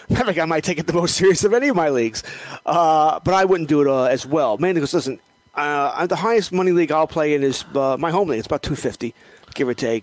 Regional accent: United States; Well, I'm an American, yeah.

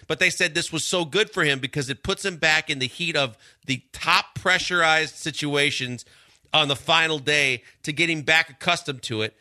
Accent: Milwaukee, Wisconsin, United States; He's from my hometown.

